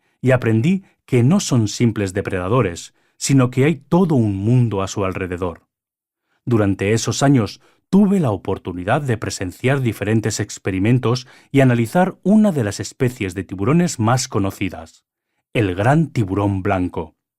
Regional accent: New Zealand; Toda mi infancia la pasé en Nueva Zelanda.

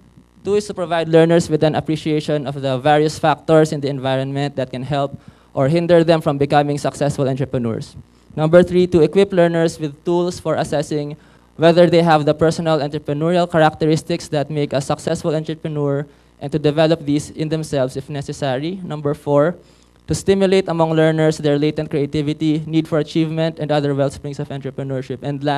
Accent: Quezon City, Metro Manila, Philippines; now in Los Baños, Philippines; I am a resident of Los Baños, Laguna, and I have been living here since 2002. I was born and raised in Quezon City, city boy po ako, before my family moved to Laguna in the mid-1990s.

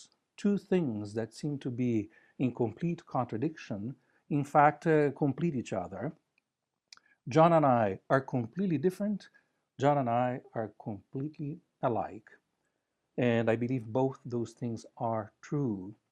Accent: São Paulo, Brazil; I grew up in Brazil, in São Paulo, a big city of 24 million people. I was there in the 1960s and 70s, when the city was much smaller, it was only about 15 million people. I grew up in a normal middle-class family.

